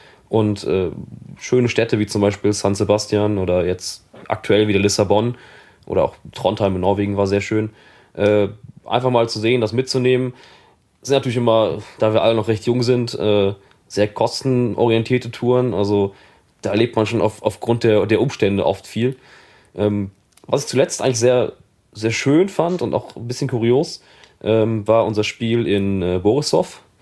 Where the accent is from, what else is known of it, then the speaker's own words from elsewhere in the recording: East Germany, Germany; born there; für mich als gebürtiger Ostdeutscher